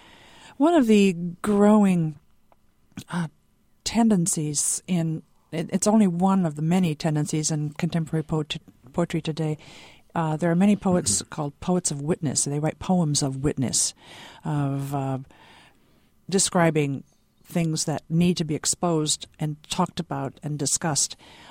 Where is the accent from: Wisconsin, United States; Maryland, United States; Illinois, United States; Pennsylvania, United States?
Illinois, United States; Aurora; growing up in Aurora, Illinois, which I did, I had never seen a rattlesnake.